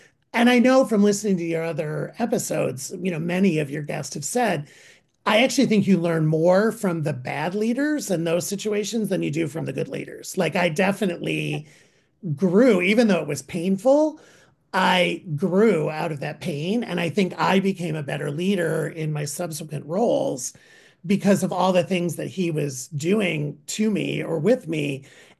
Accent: Midwest, United States; born there; I was born in the Midwest and worked for a fireman and policeman.

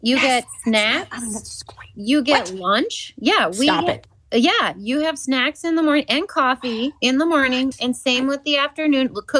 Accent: Oregon, Wisconsin, United States

